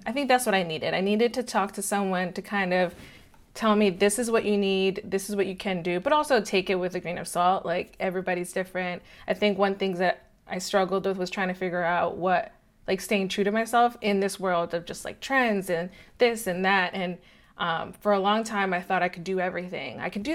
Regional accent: Maryland, United States; moved away as an adult; now in San Diego, United States; I'm originally from Maryland and I started there. And in 2020, we decided to move. My husband wanted to live in San Diego, wanted that California life.

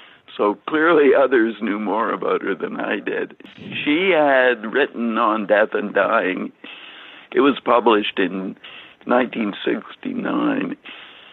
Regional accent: Ottawa, Ontario, Canada; born there; Yes, I'm a Canadian, born in Ottawa

